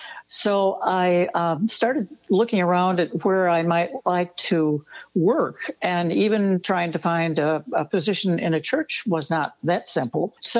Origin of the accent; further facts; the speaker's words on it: Wisconsin, United States; now in Mound, United States; I'm in Minnesota, and I'm from Wisconsin originally.